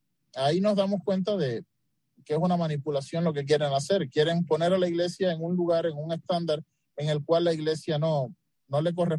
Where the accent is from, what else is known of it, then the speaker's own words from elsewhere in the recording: Cuba; como cubanos